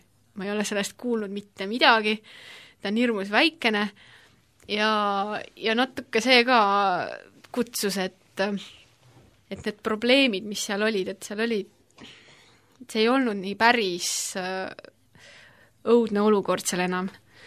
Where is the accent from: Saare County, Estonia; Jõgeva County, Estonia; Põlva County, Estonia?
Saare County, Estonia; now in Tartu, Estonia; siis ma olen kas Saaremaal või Tartus. Ja Saaremalt ma olen pärit, sellepärast ma vahest olen seal. Ja Tartus ma olen Tartu ülikoolis nagu väga paljud meist, kes siin Tartus on, et mina olen siis praeguseks hetkeks 8. aastat tartlane